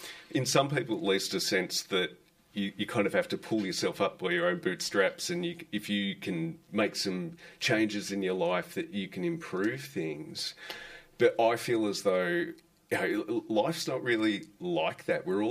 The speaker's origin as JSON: {"language": "English", "town": "Stawell", "region": "Victoria", "country": "Australia", "tie": "born or raised there", "lives_now": "Melbourne, Australia", "said": "I'm from the country originally. I grew up in Stawell in Western Victoria"}